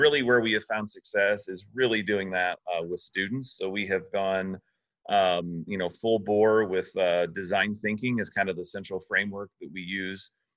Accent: Plainfield, Indiana, United States; I grew up on the west side of Indianapolis in Plainfield, Indiana.

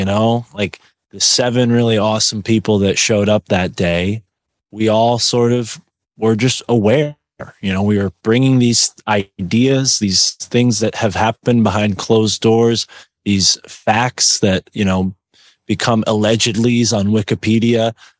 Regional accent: Connecticut, United States; I'm not from New Haven. I'm from a town nearby.

